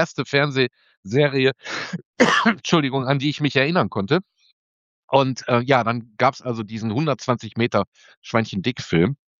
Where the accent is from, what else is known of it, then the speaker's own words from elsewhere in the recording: Rheinberg, North Rhine-Westphalia, Germany; born there; Aber nur, weil meine Eltern lebten zu der Zeit in Moers, eine Nachbarstadt. Und ich bin eigentlich nur in Rheinberg geboren, steht in meinem Pass eigentlich nur drin, weil in Moers war kein Bett im Krankenhaus frei.